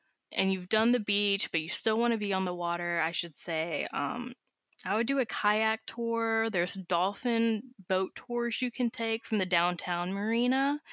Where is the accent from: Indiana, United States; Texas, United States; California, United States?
Texas, United States; Bulverde; I'm from the San Antonio area, a little small town right above that called Bulverde.